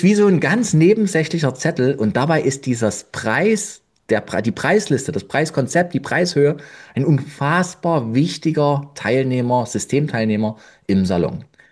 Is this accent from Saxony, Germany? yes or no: yes; Saxony, Germany; ich komme aus Sachsen.